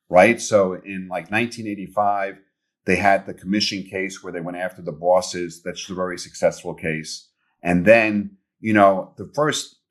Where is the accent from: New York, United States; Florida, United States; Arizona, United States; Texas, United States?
New York, United States; Bronx; And I actually was born in New York. I was raised in the Bronx.